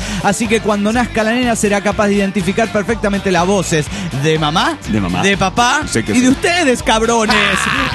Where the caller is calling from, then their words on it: Pergamino, Buenos Aires Province, Argentina; de Pergamino.